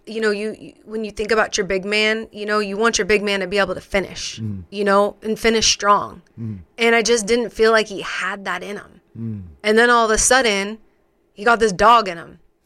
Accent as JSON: {"language": "English", "region": "California", "country": "United States", "said": "given I'm from Southern California."}